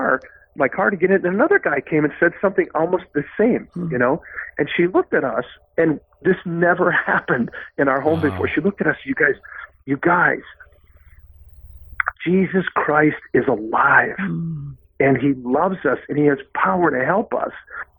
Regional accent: New Ulm, Minnesota, United States; First place I went was a group like my sister was in my hometown, New Ulm.

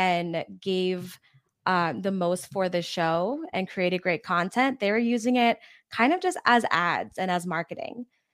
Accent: New York, United States; moved away; also born or lived in Maryland; So, like I said, I'm from New York, but I lived in Maryland for 6 years.

